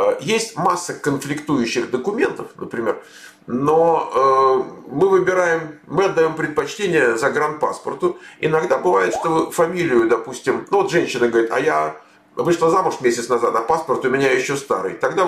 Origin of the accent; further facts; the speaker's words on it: Moscow, Russia; born there; по правде, я родился в Москве